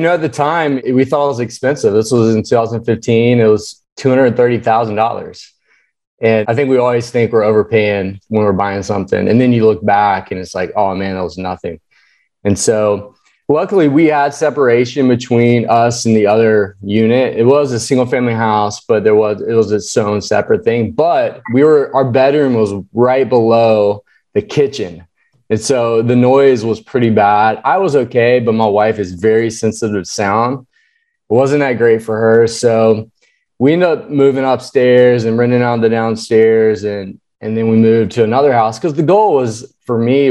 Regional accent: Virginia, United States; now in Redding, United States; So I grew up doing construction in Virginia.

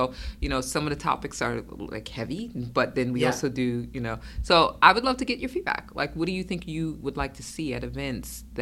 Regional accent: Brooklyn, New York, United States; I'm from Brooklyn. I can give you backlash.

